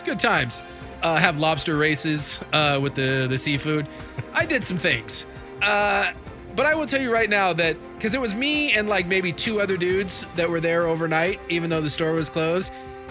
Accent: Alaska, United States; I've seen a lot of snow growing up in Alaska

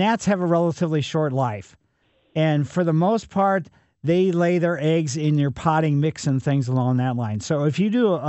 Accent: Ellisville, Missouri, United States; I grew up in Maple Lane in Ellisville, but our maples were the silver maples, consequently no fall color.

